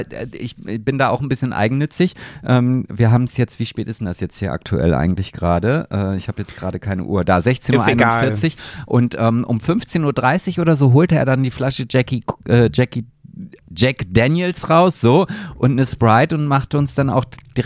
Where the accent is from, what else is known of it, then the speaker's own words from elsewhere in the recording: Oldenburg, Lower Saxony, Germany; bei uns in Oldenburg